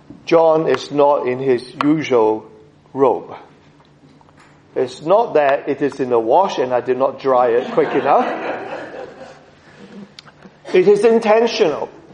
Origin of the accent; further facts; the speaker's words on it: New Zealand; also born or lived in Hong Kong / Singapore; Well, I grew up in New Zealand, and of course, beautiful country.